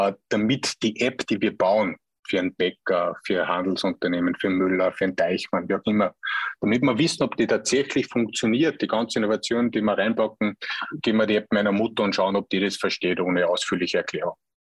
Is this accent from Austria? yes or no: yes; Upper Austria, Austria; ein oberösterreichischer Wirtssohn, ein Wirtsbuhr, wie man bei uns schon sagt. Das heißt, ich bin als kleines Kind im Kindergarten schon in einem Gasthofbetrieb eigentlich groß geworden